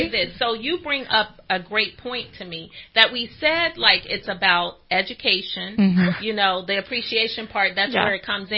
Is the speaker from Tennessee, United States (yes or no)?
yes; Memphis, Tennessee, United States; I'm from Memphis.